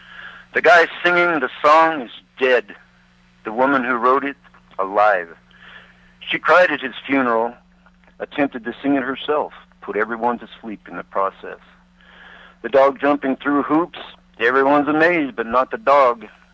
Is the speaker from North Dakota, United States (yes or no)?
no; Denver, Colorado, United States; Yeah, I was born in Denver General Hospital.